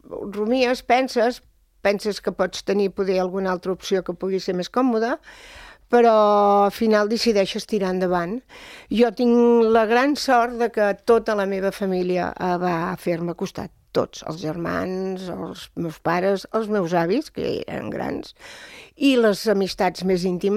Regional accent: Calella, Catalonia, Spain; also born or lived in Barcelona; el meu pare era de Calella, i llavors la mama era de Barcelona. I vàrem néixer a Barcelona, però ja ens van portar cap aquí els meus pares, es van afincar aquí quan es van casar, i ens vam afincar aquí, i jo em sento calellenca.

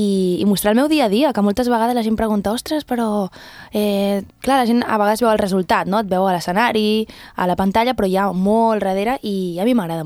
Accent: Calella, Catalonia, Spain; jo vinc de Calella, d'un lloc que quasi tots els veïns ens coneixem, i no sé, em fa molta il·lusió sentir-me orgullosa dels meus orígens, de qui sóc, d'on vinc.

